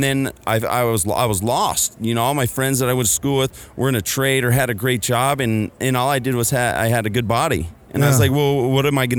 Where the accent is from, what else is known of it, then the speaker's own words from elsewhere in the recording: San Rafael, California, United States; I'm from San Rafael, California.